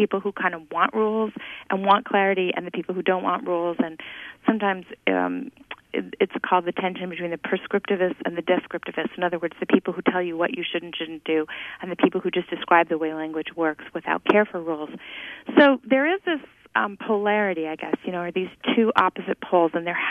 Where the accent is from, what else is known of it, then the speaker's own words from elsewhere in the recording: Hawaii, United States; I grew up in Hawaii, and I grew up speaking standard English at home, at the dinner table, and on the phone, which my parents insisted upon. And Pidgin English, which is our Hawaiian Creole, in school and on the beach and with my friends.